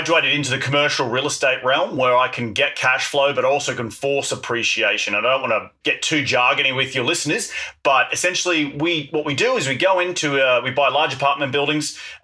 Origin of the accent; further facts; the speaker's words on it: Australia; now in United States; when I first moved to the United States, the barriers to entry here compared to my home country in Australia is so much lower.